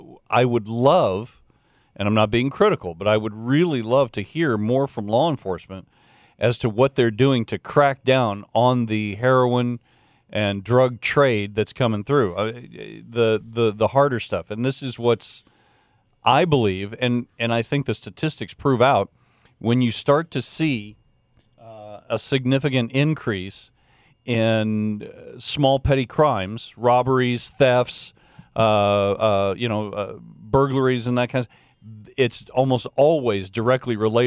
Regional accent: Florida, United States; Well, I'm from Florida.

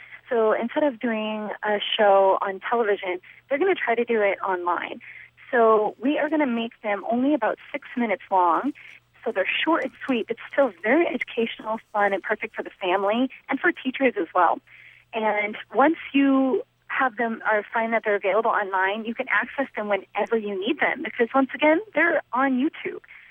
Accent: Pierre, South Dakota, United States; So I grew up in Pierce, South Dakota, and I went to school at South Dakota State University.

